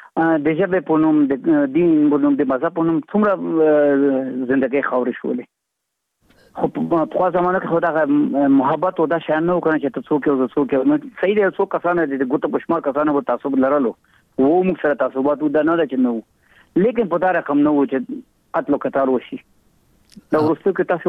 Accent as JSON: {"language": "Pashto", "country": "Afghanistan", "said": "نو موږ د افغانستان افغانان یو، موږ ته افغانستان خپل وطن ده"}